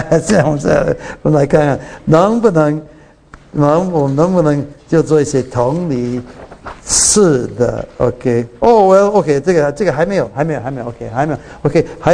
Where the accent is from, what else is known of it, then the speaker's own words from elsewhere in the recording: China; 特别我们中国人啊，你们原谅我啊 ，OK。我里面也是差不多了啊